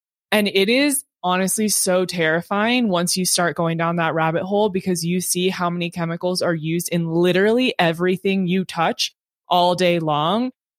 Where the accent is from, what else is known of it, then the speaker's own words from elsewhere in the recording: Temecula, California, United States; also born or lived in Spokane; yeah, I actually only lived in Spokane until I was 3, and then we moved to Southern California. So I grew up in Temecula, which is like 2.5 hours away from USC.